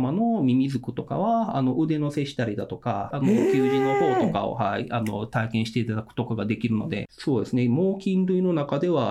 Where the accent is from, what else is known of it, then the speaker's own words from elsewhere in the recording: Kyoto, Japan; 関西、京都の、出身になりまして。